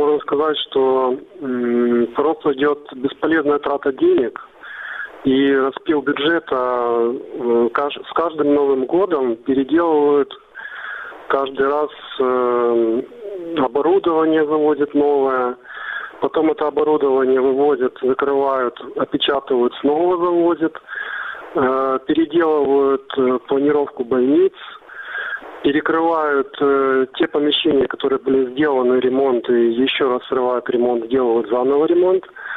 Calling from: Sevastopol, Ukraine; Я из Севастополя.

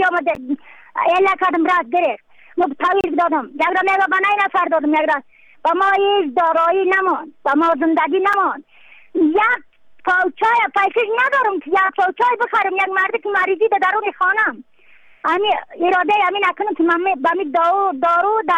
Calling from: Yaftal-e Payin, Badakhshan, Afghanistan; از بدخشان هستم، مرکز بدخشان، ولسوالی یفتلی پایان، قیره وینگ

